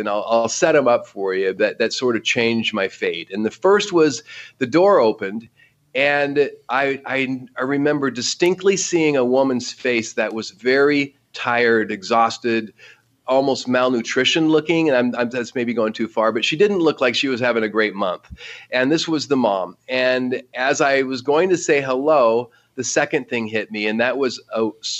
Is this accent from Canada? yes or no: no; Oregon, United States; because I grew up in Oregon as a laborer, working in the woods, working in the lumber mills.